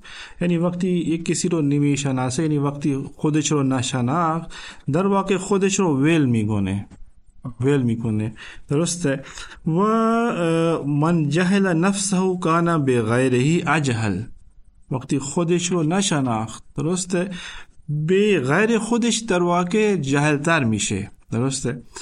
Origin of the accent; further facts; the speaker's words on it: Punjab, Pakistan; Persian is a second language; از کشور پاکستان و از ایالت پنجاب هستم.